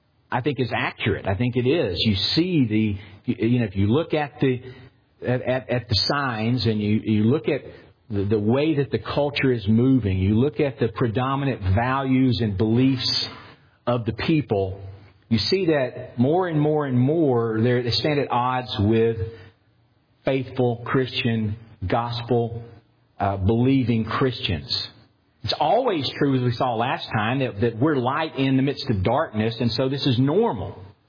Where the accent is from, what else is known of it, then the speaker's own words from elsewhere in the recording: United States; I preach in English, of course, because that's the only language I know. After all, I'm an American. We just know one language.